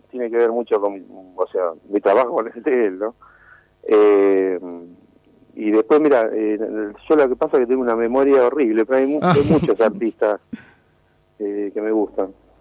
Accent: Córdoba, Argentina; Yo soy cordobés, sí.

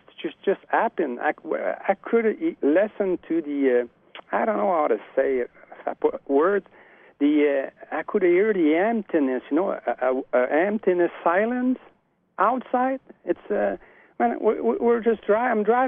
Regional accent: Montreal, Quebec, Canada; from Montreal

